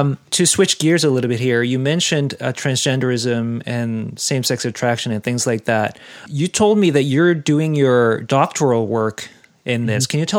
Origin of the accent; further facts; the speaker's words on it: South Korea; moved away; because I come from an immigrant background. I come from South Korea.